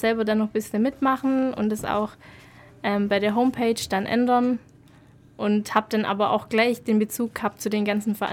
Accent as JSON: {"language": "German", "town": "Deckenpfronn", "region": "Baden-Württemberg", "country": "Germany", "said": "ich komme eigentlich nicht aus Ulm, ich komme aus Deckenbronn, das ist ein kleiner Ort im Raum Sindelfingen-Böblingen."}